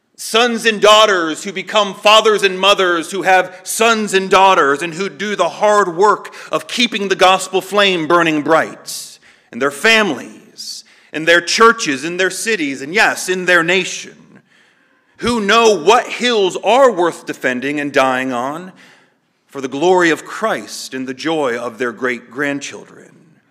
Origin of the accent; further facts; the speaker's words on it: Pennsylvania, United States; born there; and I was born in Pennsylvania.